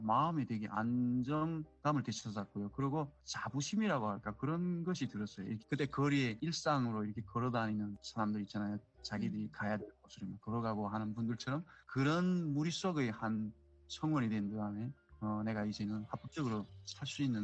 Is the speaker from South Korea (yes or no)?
no; North Korea; now in United States; 근교에 살고 있는 탈북민입니다.